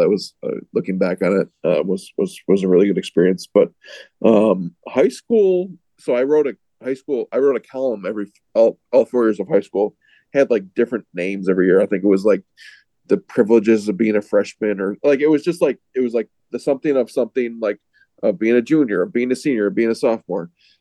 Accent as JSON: {"language": "English", "town": "Irondequoit", "region": "New York", "country": "United States", "tie": "born or raised there", "said": "know, I was born in the city, grew up in West Irondequoit when I moved here, when we were like 3 or 4. I was born over near Aquinas, actually."}